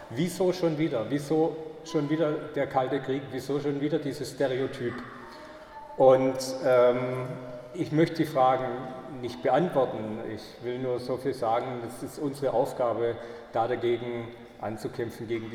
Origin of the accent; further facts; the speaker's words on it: Germany; Und es wäre ihr eine ganz große Ehre, wenn ich als Deutscher die Vernissage eröffnen würde.